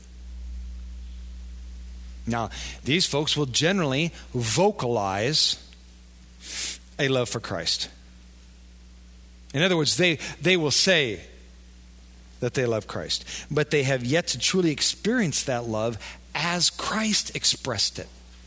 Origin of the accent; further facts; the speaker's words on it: Wisconsin, United States; I mean, we're from Wisconsin. We love milk, right?